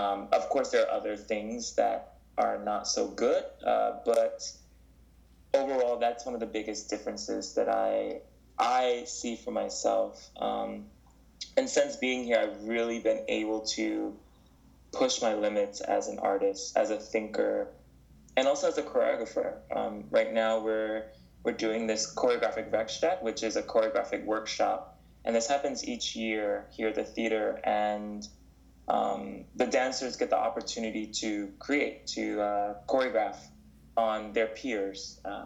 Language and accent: English; Manhattan, New York, United States; now in Mannheim, Germany; I've lived in Manhattan nearly my entire life.